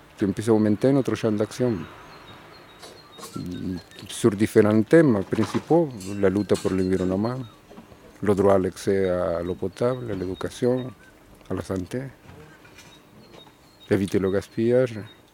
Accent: El Salvador; French is a second language; Je suis originaire de Salvador, dans l'Amérique centrale. Et je ne suis pas immigrant économique. Je suis immigrant politique.

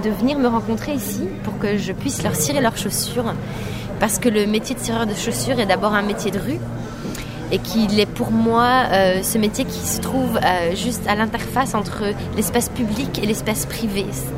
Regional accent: Brittany, France; j'ai 29 ans, je suis originaire de Bretagne.

